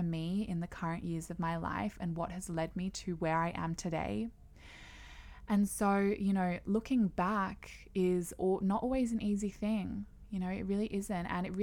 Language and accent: English; Canberra, Australian Capital Territory, Australia; I'm from Canberra, Australia.